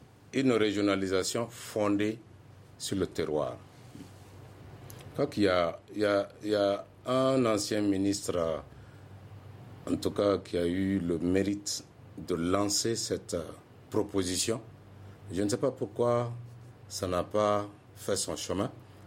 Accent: Sikasso, Mali; Moi, je suis du Ouassoulou, par exemple. On me dit région de Sikasso. Mais c'est trop vague. Mais quand on va dire Ouassoulou, je me sens concerné.

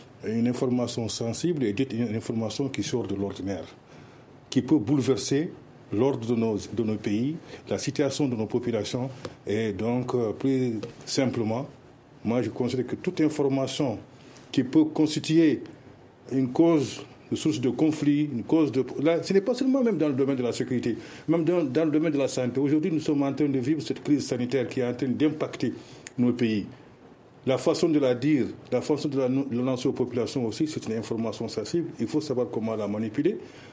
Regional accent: Kaédi, Gorgol, Mauritania; Je me souviens une fois quand je suis parti chez moi à Kaïdi, au sud de la Mauritanie.

